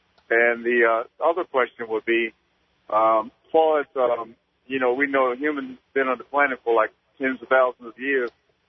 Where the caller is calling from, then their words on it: Virginia, United States; I'm calling from Virginia right now.